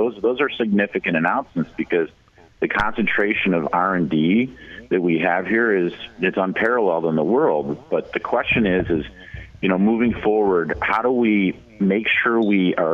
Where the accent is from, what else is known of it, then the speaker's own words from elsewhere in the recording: Marquette, Michigan, United States; growing up in Marquette